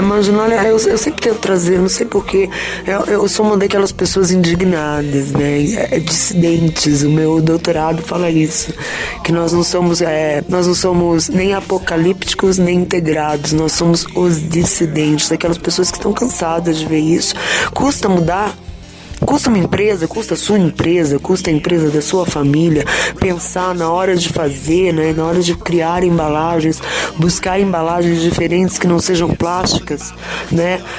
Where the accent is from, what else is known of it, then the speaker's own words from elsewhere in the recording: Cruzeiro do Oeste, Paraná, Brazil; now in Umuarama, Brazil; eu aqui em Moarama, imagina, eu não sou nem de Moarama, eu sou de Cruzeiro do Oeste, uma cidadezinha de 20 mil habitantes no interior do Paraná, quase Paraguai.